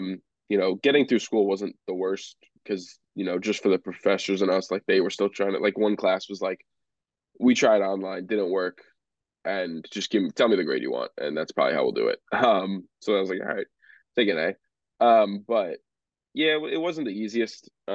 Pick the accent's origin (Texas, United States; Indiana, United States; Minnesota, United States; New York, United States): New York, United States; I'd probably say 2019 in Barclays, just because I'm from New York. So getting to work in New York City as a media member